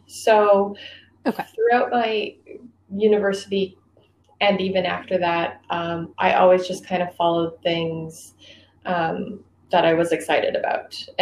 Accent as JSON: {"language": "English", "town": "Calgary", "region": "Alberta", "country": "Canada", "tie": "born or raised there", "said": "I grew up in Calgary, and so I was always really drawn to animals and the environment and stuff like that."}